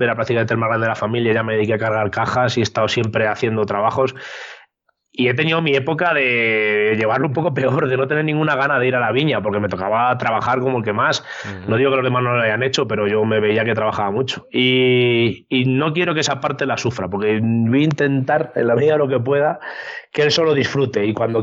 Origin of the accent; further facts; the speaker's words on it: San Juan de la Nava, Castile and León, Spain; es el símbolo más importante de mi pueblo, San Juan de Nave, es un pueblo pequeñito, de 600 habitantes